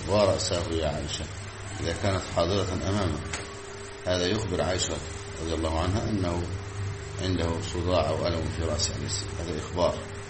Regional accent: Egypt; مشهور عندنا في مصر: آه يا نيابة.

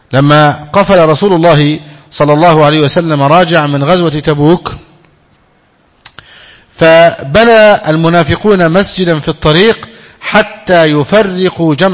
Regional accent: Egypt; وله قبر عندنا في مصر في القاهرة

